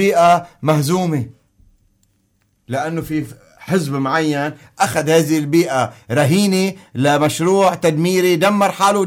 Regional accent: Lebanon; ونعيش كلنا كلبنانيين تحت إطار هذه الدولة

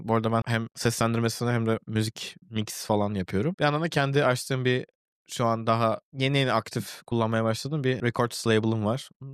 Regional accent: Istanbul, Turkey; also born or lived in İzmir / Selçuk; Ben İzmir'de doğdum. Yani öyle başladı benim hayatım. Ondan sonrasında bir süre Selçuk'ta kaldık. Sonrasında İstanbul'a taşınıp hani bütün eğitim öğretimi orada tamamladım.

